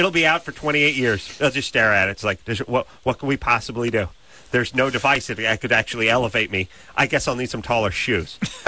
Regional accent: California, United States; born or raised there

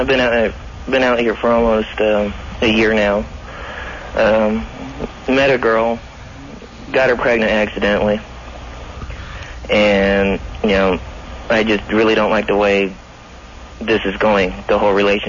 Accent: Arizona, United States; No, I'm actually from Arizona, so I listened to you out in Tucson for a while.

